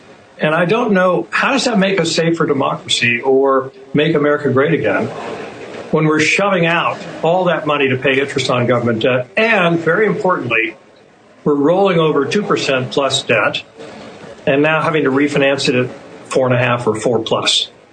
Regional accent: Texas, United States; I live in Dallas. I'm a Texan.

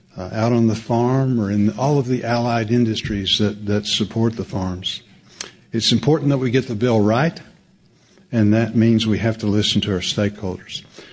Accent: Arkansas, United States; In my home state of Arkansas, agriculture is our largest industry.

